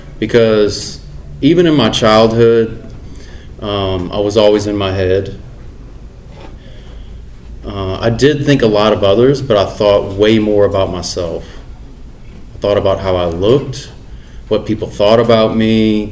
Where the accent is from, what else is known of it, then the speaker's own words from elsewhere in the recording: New Orleans, Louisiana, United States; also born or lived in Thibodaux / Mississippi; I'm from New Orleans, right outside New Orleans. Born and raised. I spent a lot of time in New Orleans. Lived in New Orleans for about 10 years. Lived in Thibodaux. Lived in Mississippi.